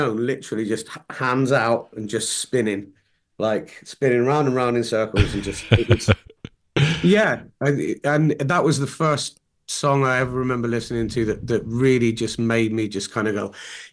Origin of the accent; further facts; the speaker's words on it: Plymouth, South West England, United Kingdom; I grew up in Plymouth where it just was not cool to do anything to do with the arts.